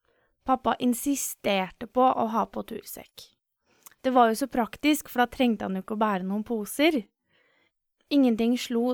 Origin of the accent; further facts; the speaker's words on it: Moss, Østfold, Norway; Han heter Fredrik, og er som meg født og oppvokst i Moss.